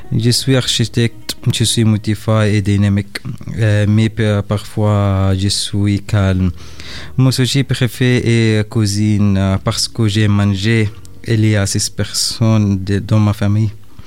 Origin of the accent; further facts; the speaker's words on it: Egypt; now in Marseille, France; Je viens d'Égypte, les pays des pyramides et des Nils. J'habite à Marseille, au 5 Avenue. C'est un quartier grand jardin.